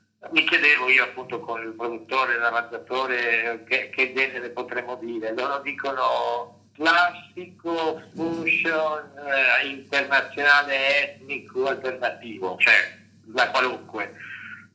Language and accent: Italian; Venezuela; Italian is a second language; sono un venezuelano quasi 42enne, pieno di adozione.